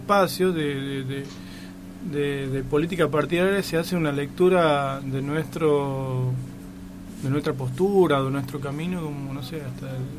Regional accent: Santiago del Estero, Argentina; born there; un músico que nació en un lugar muy musical, diría, muy folclórico, como es mi pueblo, como en general la provincia de Santiago del Estero.

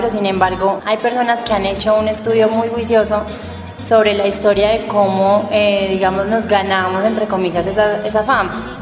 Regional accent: Pereira, Risaralda, Colombia; born there; yo nací en Pereira, que es la capital de Risaralda, que hace parte de lo que antes se conocía como Eje Cafetero, pero que ahora se le conoce como el Triángulo del Café.

